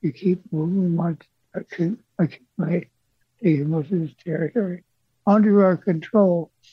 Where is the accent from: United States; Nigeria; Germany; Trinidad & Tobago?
United States; Glendale, California; also born or lived in Bakersfield; Basically, I'm a California kid. I was born in Bakersfield in 1924, I think.